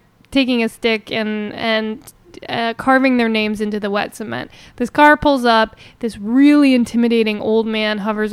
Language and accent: English; Philadelphia, Pennsylvania, United States; I'm from Philly, so I can't really speak to the Boston.